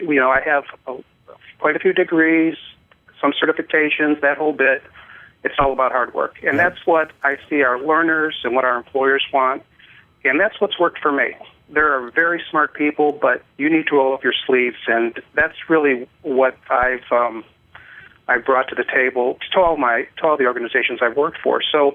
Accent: Chicago, Illinois, United States; I grew up in Chicago public school system. Immigrant parents, first generation.

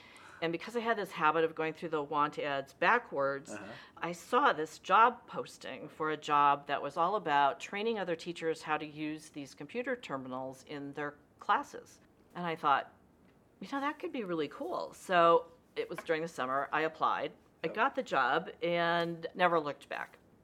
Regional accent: Mason City, Iowa, United States; I started out in Iowa. I moved to Minnesota to attend McAllister College.

